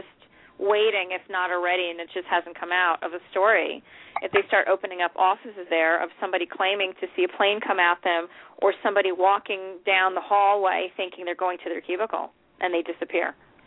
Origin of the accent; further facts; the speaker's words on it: New York, United States; all those memories kept flooding back in as a New Yorker, a native New Yorker.